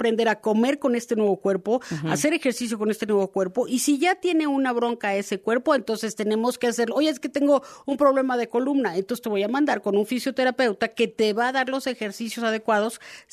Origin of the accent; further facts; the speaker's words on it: Mexico; Acuérdense cómo somos las mexicanas.